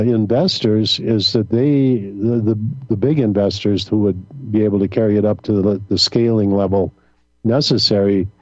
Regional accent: Midwest, United States; they teach us this when we were kids, growing up in the Midwest

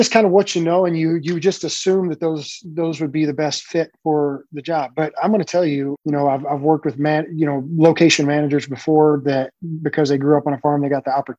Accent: Plainview, Texas, United States; also born or lived in Odessa; I was born in Odessa, Texas, that's way West Texas. But I grew up from about third grade. I grew up in Plainview, Texas, from third grade till I graduated high school.

